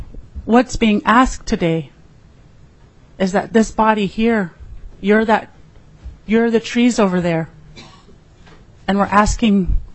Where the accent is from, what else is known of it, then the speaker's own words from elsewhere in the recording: Klawak, Alaska, United States; as I stated. I'm originally from Klawak, Alaska, and I'm Tlingit.